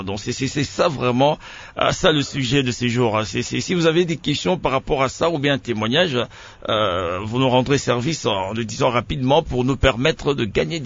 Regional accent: Kindu, Maniema, DR Congo; Comme ici chez nous à Kindu, les gens utilisent très surtout deux alcools

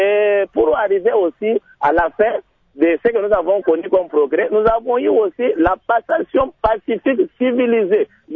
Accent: DR Congo; je suis Congolais. C'est que je peux mourir pour mon pays.

